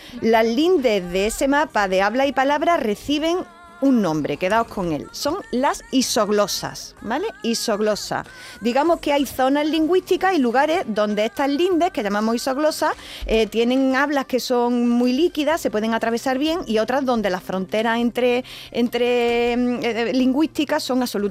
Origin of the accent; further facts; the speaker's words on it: Andalusia, Spain; mi pueblo, que es de Jaén, pero está a 8 kilómetros de Córdoba